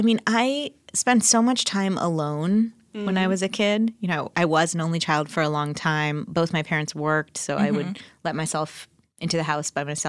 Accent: Boston, Massachusetts, United States; Well, that's good to know that there was teasing outside of Boston, because Boston, I got teased a lot.

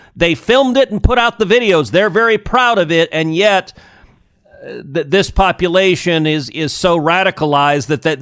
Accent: Houston, Texas, United States; you're in my hometown, Houston, Texas

